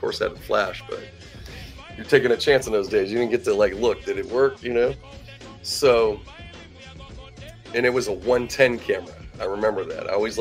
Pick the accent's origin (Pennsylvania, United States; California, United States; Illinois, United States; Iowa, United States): Pennsylvania, United States; Pittsburgh; I'm from Pittsburgh and you did a lecture there.